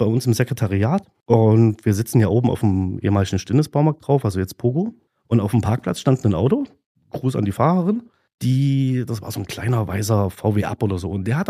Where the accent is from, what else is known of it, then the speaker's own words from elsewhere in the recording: Gera, Thuringia, Germany; ich komme aus Gera und bin hier im Biblach Ost im Block aufgewachsen.